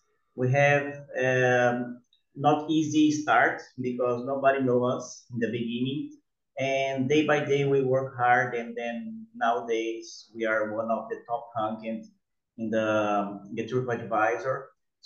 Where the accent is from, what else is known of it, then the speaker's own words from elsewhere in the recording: Pantanal, Brazil; English is a second language; from Pantanal, Brazil.